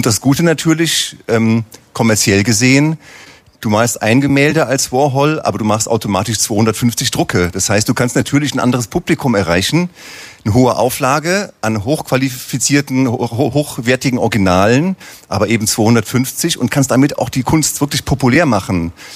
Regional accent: Aachen, North Rhine-Westphalia, Germany; Antje Dorn ist da, die ist genau wie ich aufgewachsen in Aachen

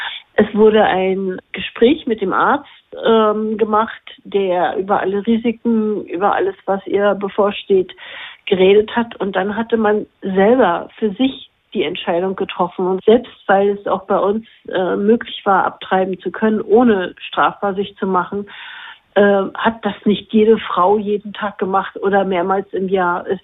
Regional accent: East Germany, Germany; Ich komme aus dem Osten. Ich habe die DDR 31 Jahre lang erleben dürfen.

